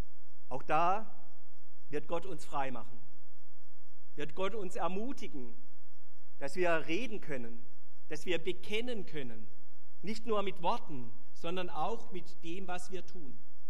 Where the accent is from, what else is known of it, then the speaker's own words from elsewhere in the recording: Pforzheim, Baden-Württemberg, Germany; auf den Straßen meiner Heimatstadt Pforzheim